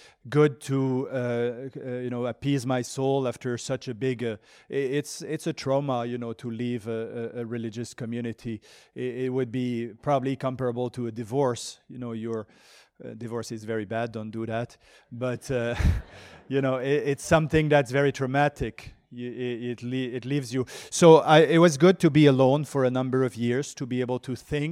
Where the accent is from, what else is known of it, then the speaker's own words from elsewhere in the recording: Lévis, Quebec, Canada; also born or lived in Montreal; And so I was born in Montreal, Quebec, in the province of Quebec. I lived most of my life around Quebec City, so in the city of Lévis on the south shore. Quebec City is on the north shore, so I was on the south shore.